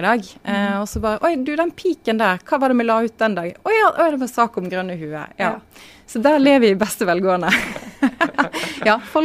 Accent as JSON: {"language": "Norwegian", "town": "Voss", "region": "Vestland", "country": "Norway", "said": "jeg husker spesielt godt en tur i mitt heimområde. Jeg er fra Voss"}